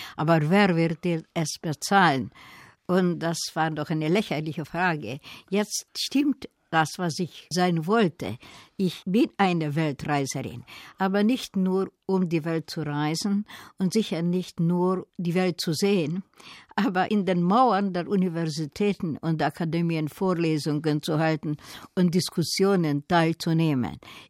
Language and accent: German; Budapest, Hungary; Budapest ist und noch immer meine Heimat und war immer meine Heimat gewesen. Ich kenne alle Straßen und in allen Straßen ist etwas mit mir passiert.